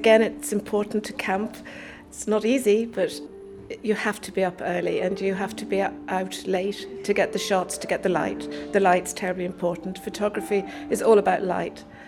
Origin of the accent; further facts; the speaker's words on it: Ireland; growing up in Ireland, there was an abundance of wildlife.